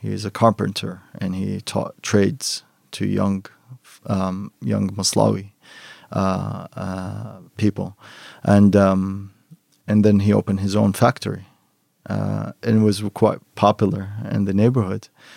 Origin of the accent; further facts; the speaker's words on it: Mosul, Nineveh, Iraq; English is a second language; I am from Iraq. I am from the state of Nineveh. I was born in Mosul city, which is northwest of Iraq. I come from a family that are have a long history in that city